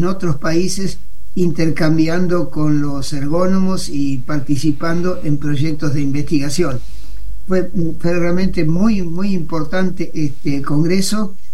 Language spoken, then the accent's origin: Spanish; Argentina